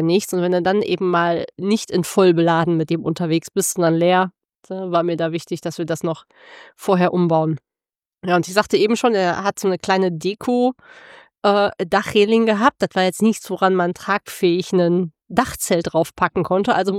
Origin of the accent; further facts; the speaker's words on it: North Rhine-Westphalia, Germany; Zum Glück, wir kommen aus der Mitte von NRW. Da ist viel Industriekultur.